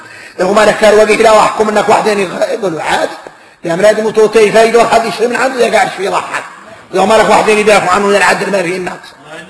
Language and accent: Arabic; Mauritania; هذا وقايع نحن موريتاني